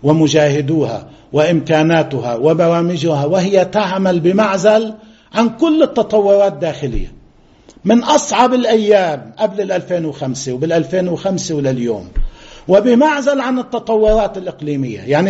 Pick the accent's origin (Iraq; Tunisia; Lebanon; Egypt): Lebanon; نحن نجزم بأننا كلبنانيين لدى اللبنانيين من العقول والتجارب والخبراء والقدرات البشرية